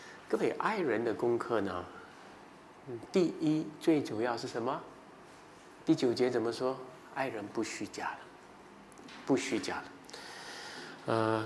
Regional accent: China; 所以我们中国人很多礼仪这些对人好客气总是讲好听的话

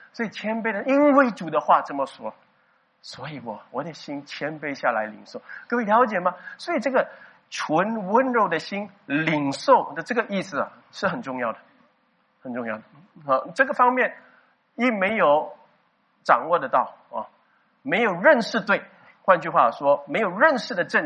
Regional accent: Singapore; 但是我们是新加坡人啊，我们新加坡的品牌。

